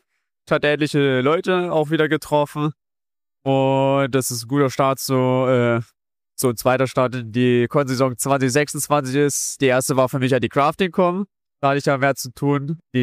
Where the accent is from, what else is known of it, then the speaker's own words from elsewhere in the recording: Dresden, Saxony, Germany; Ich komme halt aus Dresden und die nimmt man einfach mit.